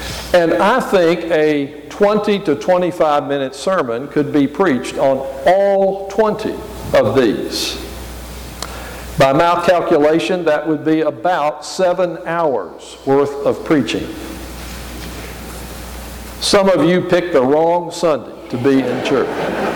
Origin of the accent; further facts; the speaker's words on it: the South, United States; you too would have different staples than I grew up with in the South.